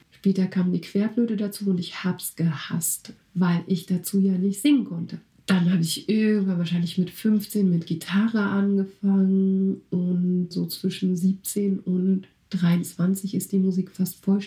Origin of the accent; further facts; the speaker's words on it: East Germany, Germany; ich bin in Ostdeutschland groß geworden